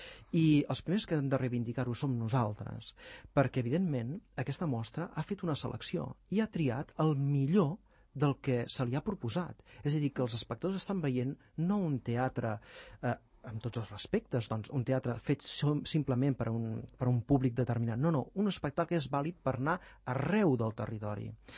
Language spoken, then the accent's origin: Catalan; Terrassa, Catalonia, Spain; Sí, es va presentar a Terrassa. Soc terrassenc